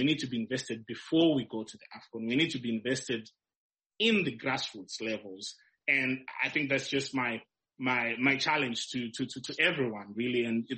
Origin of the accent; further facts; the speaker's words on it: Kwekwe, Midlands, Zimbabwe; I'm from Kwekwe. I'm from Bizo in Kwekwe.